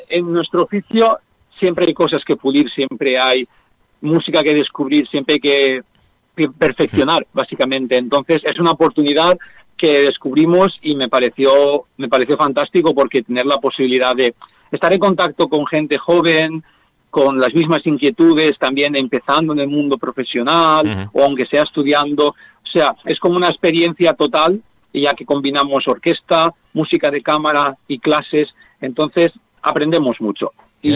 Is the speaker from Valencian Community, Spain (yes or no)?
yes; Valencia, Valencian Community, Spain; born there; tengo 29 años y nací en Valencia.